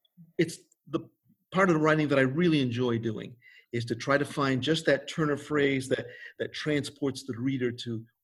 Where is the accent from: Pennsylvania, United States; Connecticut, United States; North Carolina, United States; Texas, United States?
Connecticut, United States; moved away as an adult; now in Oregon, United States; I moved here from the Northeast back in 1989. Originally grew up in Connecticut.